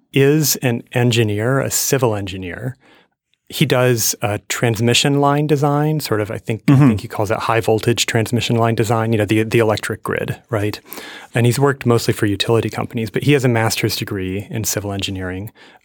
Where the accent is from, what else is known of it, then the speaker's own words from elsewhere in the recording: New York, United States; So, but from the age of 10 onward, I grew up in New York State and went to college there. And then to grad school in Boston. So I'm a Northeasterner, definitely.